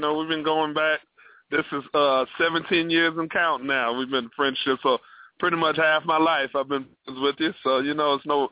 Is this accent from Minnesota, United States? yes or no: no; Houston, Texas, United States; Houston, Texas. And graduated from North Shore High School on the east side of Houston, Texas.